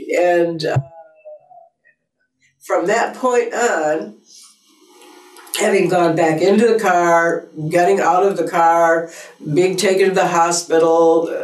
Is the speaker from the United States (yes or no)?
yes; Syracuse, New York, United States; moved away as an adult; Prior to that, when I came to California, I came from Syracuse, New York, and I worked for Carrier Corporation.